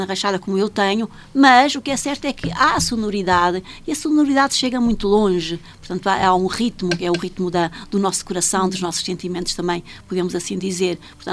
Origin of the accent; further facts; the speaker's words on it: Carrazeda de Ansiães, Norte, Portugal; Lá em cima, Pinhal do Norte, Carraseda de Anciães, também Vieiro, porque eu estava assim dividida entre duas aldeias, a aldeia do meu pai e a aldeia da minha mãe